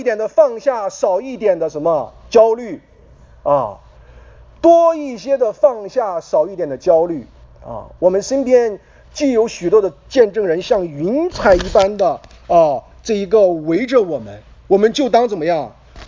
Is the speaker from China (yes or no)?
yes; China; 这是我们中国人啊，就会喜欢为明天打算